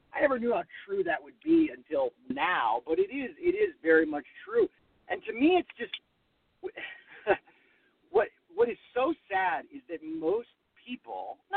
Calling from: Los Angeles, California, United States; Los Angeles. Calling from Los Angeles.

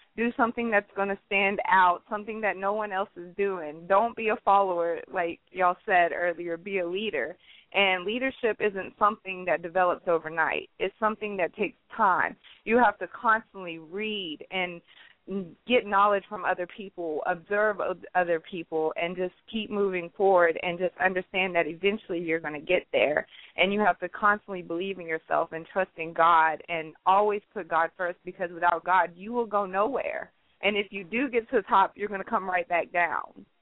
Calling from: Atlanta, Georgia, United States; I'm calling from Atlanta, Georgia

